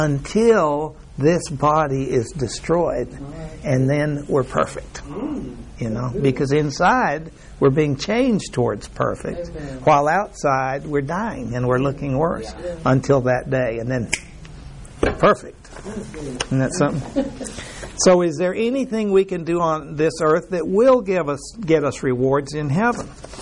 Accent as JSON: {"language": "English", "country": "Mexico", "tie": "born or raised there", "said": "I was raised in Mexico, and at least there are tall Mexican people, but at least in the majority of them, at least in this area I was raised in, were short"}